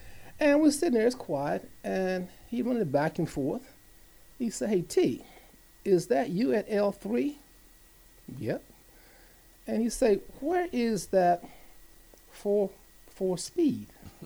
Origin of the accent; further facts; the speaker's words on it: Southern United States, United States; I come from the Bible Belt, the Bible, you know.